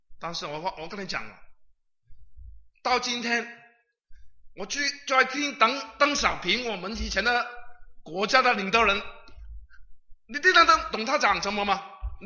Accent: Hong Kong; 我先讲香港人吧，我们讲话很急的，我们是广东人嘛，

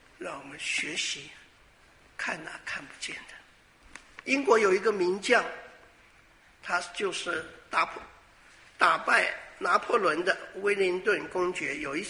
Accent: Taiwan; 我以前小的时候在台湾的时候

